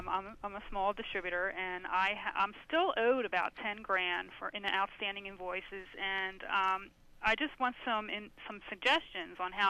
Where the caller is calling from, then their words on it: Pennsylvania, United States; Well, I'm right outside Philadelphia.